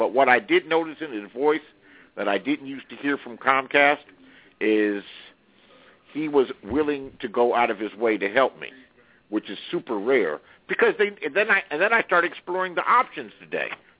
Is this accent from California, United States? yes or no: yes; Los Angeles, California, United States; I'm from Los Angeles.